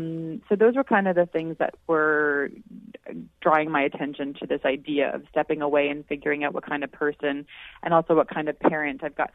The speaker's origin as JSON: {"language": "English", "town": "Vancouver", "region": "British Columbia", "country": "Canada", "tie": "born or raised there", "lives_now": "Toronto, Canada", "said": "I'm from Vancouver originally, but and I don't remember any power outages when I grew up."}